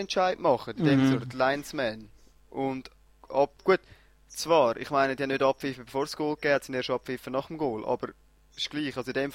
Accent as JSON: {"language": "German", "country": "Switzerland", "said": "Als Schweizer bist du natürlich stark geprägt."}